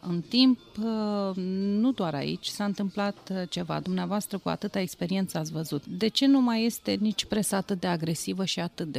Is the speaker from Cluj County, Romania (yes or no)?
no; Vrancea County, Romania; sunt din Vrancea, că a fost o zonă marcată de foarte multe lucruri, de la război la rezistență chiar.